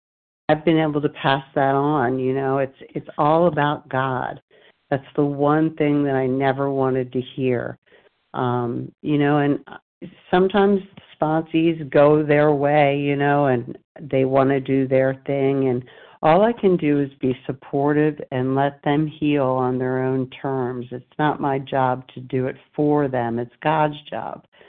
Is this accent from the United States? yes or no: yes; Delaware, United States; I'm from Delaware.